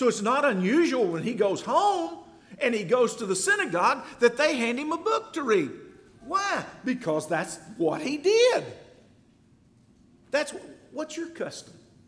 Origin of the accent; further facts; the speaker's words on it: El Paso, Texas, United States; It's kind of like when I grew up in El Paso. Everybody knew everybody back then.